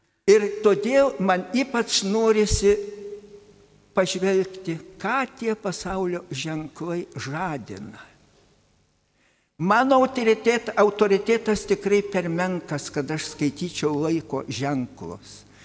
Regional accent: Aukštaitija, Lithuania; O aš pasakysiu, mes aukštaičiai ypač minime Dievo tarną Alfonsą Lipniūną.

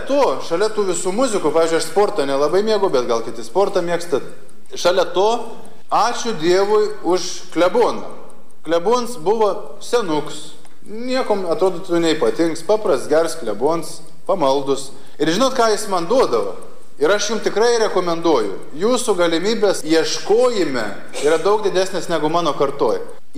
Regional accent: Šiluva, Kaunas County, Lithuania; Aš esu kilęs iš Šiluvos, iš Šiluvos

